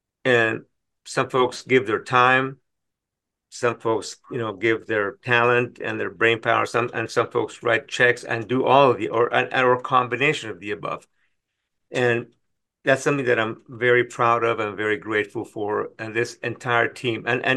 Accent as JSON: {"language": "English", "country": "Iran", "moved": "yes", "said": "We were lucky enough to be born into a middle-class family in Iran, by the way. We're immigrants from Iran."}